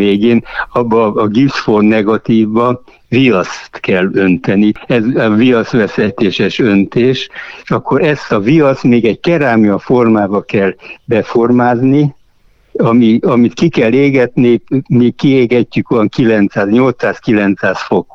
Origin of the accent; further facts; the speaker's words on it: Transylvania, Romania; now in Ajka, Hungary; mert én erdélyi vagyok, és a 89-ben jöttem át